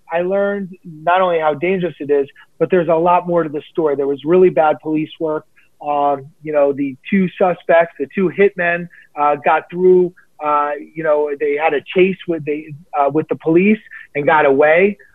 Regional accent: New York City, New York, United States; You know, I'm born and raised in New York City. I've never seen a gun on the street.

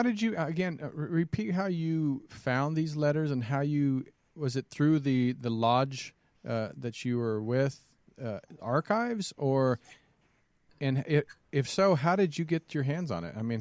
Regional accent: Kansas, United States; because I'm from Kansas originally, and so in the Midwest, South, we take great pride in our history

